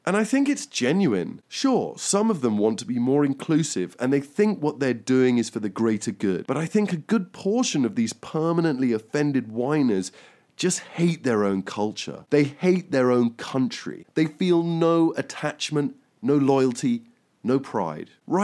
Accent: United Kingdom; I grew up in the British countryside, so I know this kind of woman.

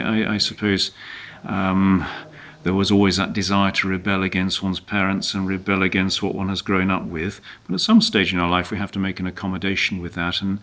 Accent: Manchester, North West England, United Kingdom; I grew up in Manchester. My parents both came from chapel traditions, Methodist and Congregationalist, and I grew up in that tradition.

